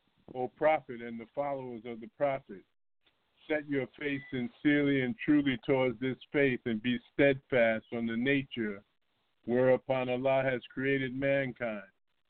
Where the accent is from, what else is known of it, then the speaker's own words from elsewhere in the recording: Atlanta, Georgia, United States; Wa alaikum salam wa rahmatullah. I'm from Atlanta.